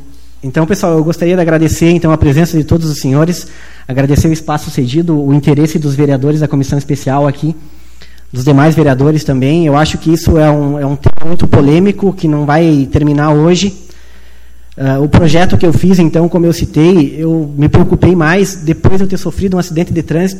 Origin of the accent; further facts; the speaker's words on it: Frederico Westphalen, Rio Grande do Sul, Brazil; now in Serafina Corrêa, Brazil; 6 anos que eu resido aqui no município, me apaixonei pelo município. Eu venho do município de Frederico Westphalen